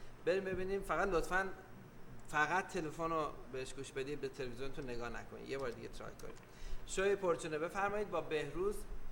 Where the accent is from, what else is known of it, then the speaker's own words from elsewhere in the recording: Iran; moved away; آقا ما 10 سال از ایران اومدیم بیرون